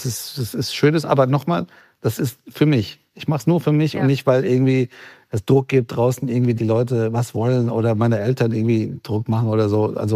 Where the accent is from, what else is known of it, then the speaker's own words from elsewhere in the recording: Frankfurt, Hesse, Germany; Und auch bei uns in Frankfurt. Ich komme ja auch noch aus derselben Stadt